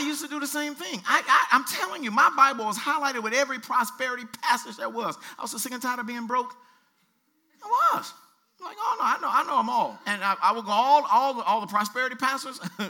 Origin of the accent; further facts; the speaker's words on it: Louisiana, United States; I'm from Louisiana, okay? And I get up and I start clapping.